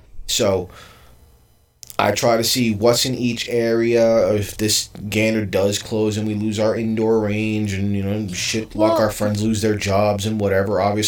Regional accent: New York City, New York, United States; I come from New York City. I was born and raised there.

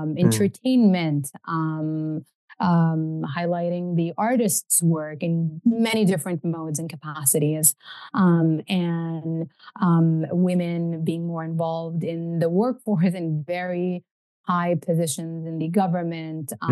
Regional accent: Saudi Arabia; also born or lived in New York, United States; as a Saudi woman growing up in Saudi literally my whole life until I moved to New York to pursue my studies. And now, you know, I live in Saudi.

